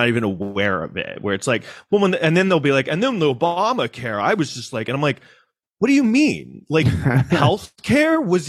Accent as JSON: {"language": "English", "town": "New York City", "region": "New York", "country": "United States", "tie": "born or raised there", "said": "I grew up in New York City, so I mean, I always was surrounded by Jews."}